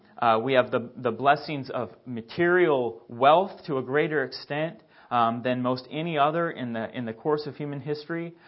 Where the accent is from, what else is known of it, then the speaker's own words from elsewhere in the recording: Seattle, Washington, United States; So I grew up in the Seattle area